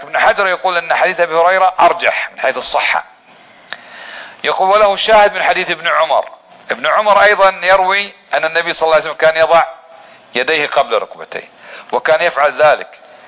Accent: Kuwait; يعني نحن من الكويت كم واحد، انا جاي اثنين ثلاثة

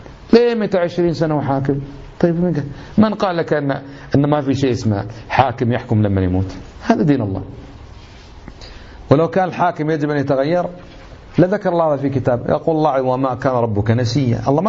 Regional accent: Kuwait; وهذا عندنا والله في الكويت يا أخوان، عندنا في الكويت ناس

